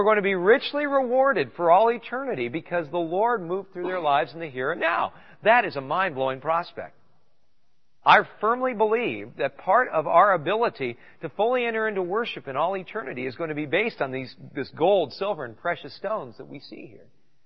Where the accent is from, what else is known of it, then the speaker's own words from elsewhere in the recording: California, United States; I spent some time surfing growing up in California